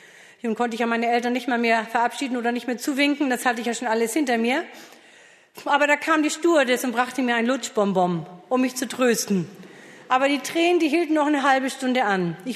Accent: Schleswig-Holstein, Germany; ich bin ja kein Schwab, ich bin ein Schleswig-Holsteiner, die sind eigentlich wortkarg und verschlossen, ich bin ein kleines Gegenteil.

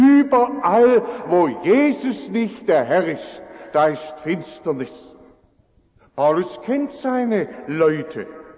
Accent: Rüd, Baden-Württemberg, Germany; ich bin ja in Rüd aufgewachsen

